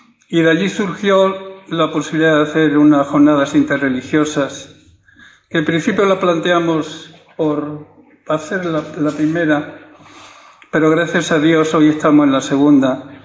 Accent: Spain; yo como español y como judío me siento muy orgulloso de Cáritas.

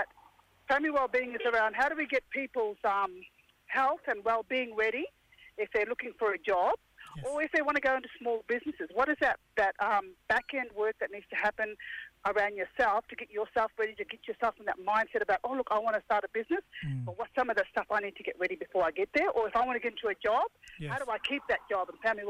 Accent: Yarri, Australia; Oh, look, I grew up in Yarri. Pretty much grew up here, yeah.

